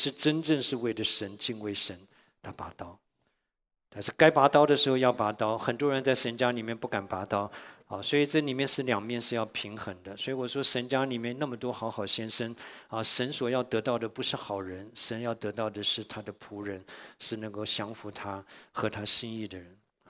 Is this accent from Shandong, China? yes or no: yes; Shandong, China; 我们山东人的杠子头就是又干又硬的，可是很好吃哈啊。